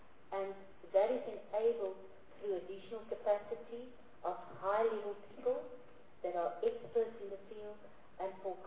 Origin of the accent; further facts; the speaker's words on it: Lephalale, Limpopo, South Africa; just below Lepalale, which I must just say is my hometown, so I'm very sad about that area